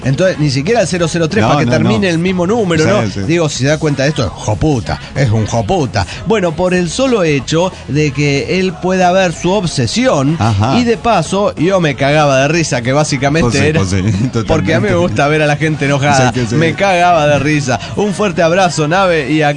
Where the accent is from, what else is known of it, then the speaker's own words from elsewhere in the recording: La Paz, Bolivia; now in Arica, Chile; Como saben, soy de La Paz.